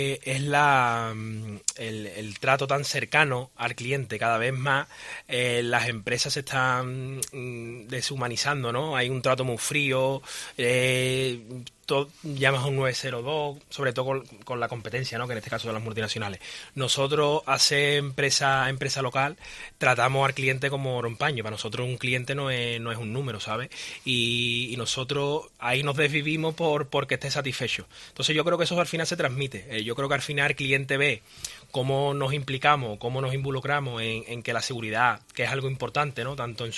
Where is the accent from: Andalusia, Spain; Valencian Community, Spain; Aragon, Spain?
Andalusia, Spain; Seville; la gente de Sevilla, que somos muy sevillanos, que nos gusta mucho lo nuestro